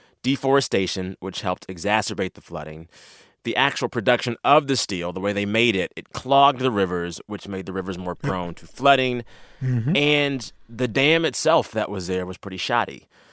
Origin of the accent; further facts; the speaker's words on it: Texas, United States; I'm from Texas, so I feel very strongly about this.